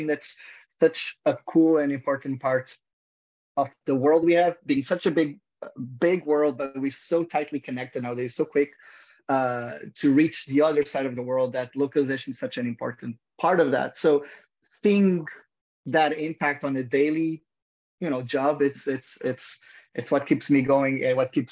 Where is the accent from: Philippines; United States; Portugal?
Portugal; I'm originally from Portugal, but I always knew I wanted to live abroad